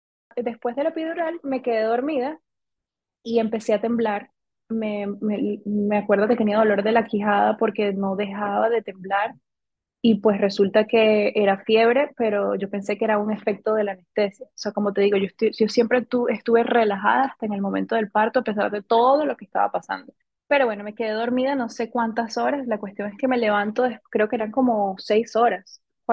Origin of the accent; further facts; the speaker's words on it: Venezuela; also born or lived in Miami; now in United States; yo soy de Venezuela y vivo en los Estados Unidos desde hace 9 años. Vivía en Miami primero